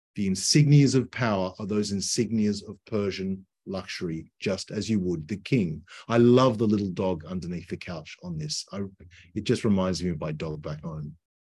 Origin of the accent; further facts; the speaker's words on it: Australia; As an Australian, I kind of compare it in my mind to Gallipoli.